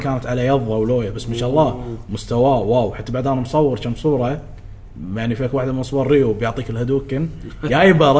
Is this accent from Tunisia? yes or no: no; Kuwait; شوف شلون عندنا بالكويت هنا